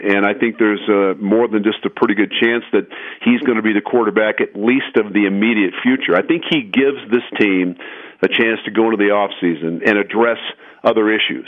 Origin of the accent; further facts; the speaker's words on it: Denver, Colorado, United States; because I grew up in Denver.